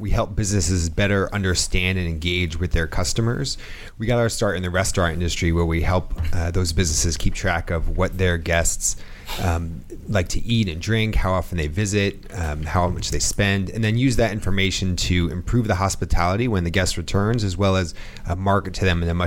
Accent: Albany, New York, United States; I grew up in Albany, New York.

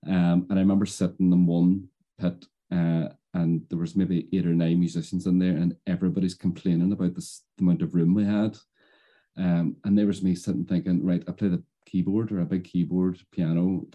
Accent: Ireland; I'm an Irishman at the end of the day

